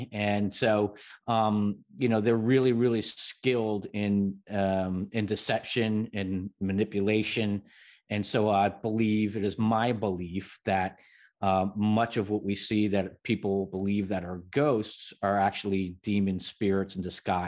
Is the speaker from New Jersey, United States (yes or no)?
yes; New Jersey, United States; It's just, you know, I grew up in New Jersey at the time when Amityville Horror was out